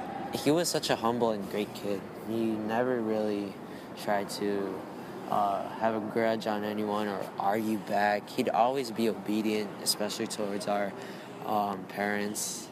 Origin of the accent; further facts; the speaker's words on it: Los Angeles, California, United States; I'm from Los Angeles, California. I'm 14 years old.